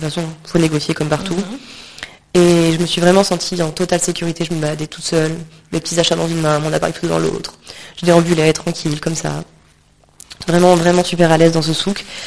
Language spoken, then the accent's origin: French; France; accent: French; Vous m'excuserez pour mon accent bien français.